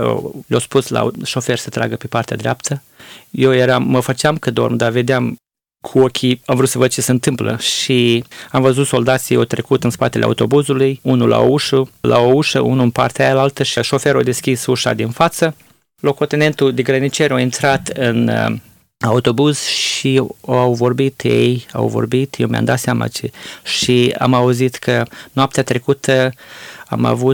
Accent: Bucovina, Romania; eu sunt din Bucovina, era la capătul ăla de țară.

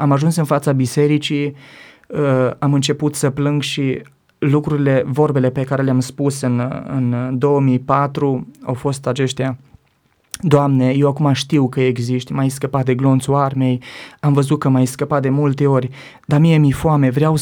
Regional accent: Romania; Am întors capul și încercam să-mi șterg lacrimile, să nu vadă că eu plâng, și i-am spus că da, sunt român.

